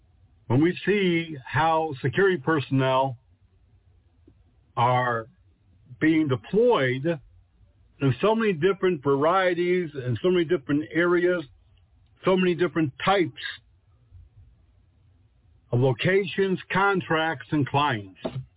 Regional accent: Connecticut, United States; In my home state of Connecticut

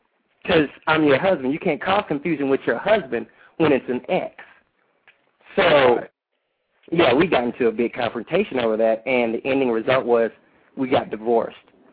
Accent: Dallas, Texas, United States; I am from Dallas, Texas.

